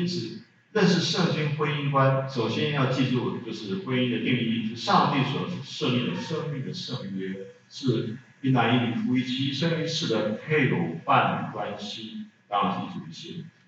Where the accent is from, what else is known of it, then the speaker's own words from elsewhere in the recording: Shandong, China; 我不是山西人，我是山东人啊，我不会讲山西话